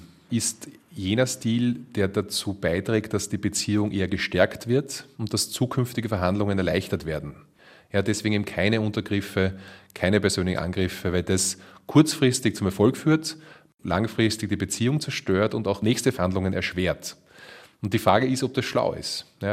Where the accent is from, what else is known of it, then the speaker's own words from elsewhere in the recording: Lower Austria, Austria; dass Wien andere Regeln hat als Niederösterreich, wo ich herkomme.